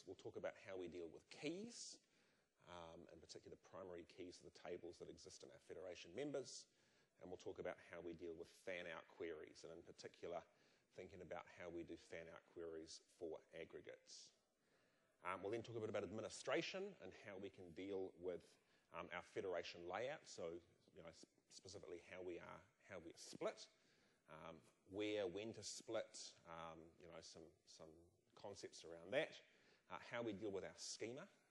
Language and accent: English; New Zealand; Sorry, I'm from New Zealand, so I get to.